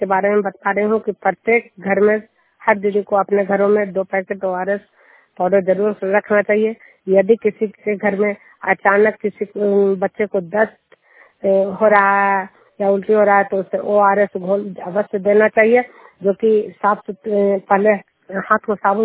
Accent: Bihar, India

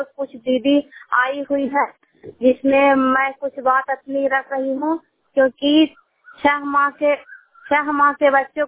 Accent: Maliha, India; ग्राम मलिहा का रहने वाली हूँ, प्रखंड तीरसा की रहने वाली हूँ।

